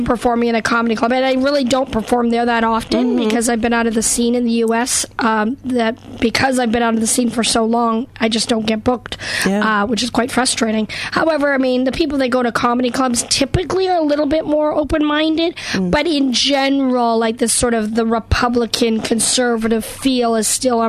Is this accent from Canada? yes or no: yes; the Prairies, Canada; born or raised there; also born or lived in Western Canada / Los Angeles; now in North Carolina, United States